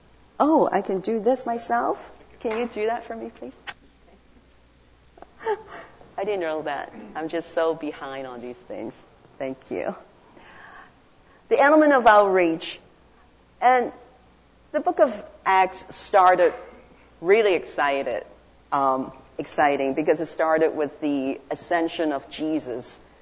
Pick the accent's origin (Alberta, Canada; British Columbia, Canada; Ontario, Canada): Alberta, Canada; Calgary; Well, even though my hometown was in Calgary